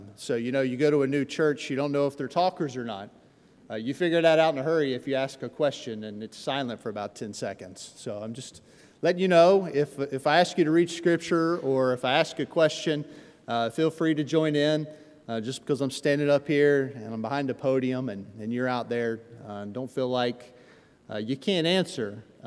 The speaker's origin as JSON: {"language": "English", "region": "West Virginia", "country": "United States", "tie": "born there", "said": "I was born in West Virginia. We don't roll our R's in West Virginia."}